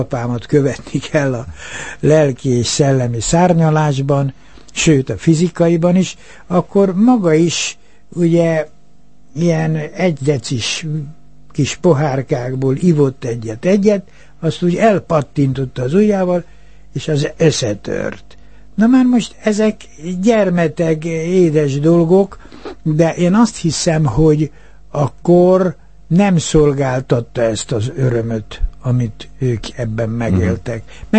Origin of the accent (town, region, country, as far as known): Rákosfalva, Budapest, Hungary; born or raised there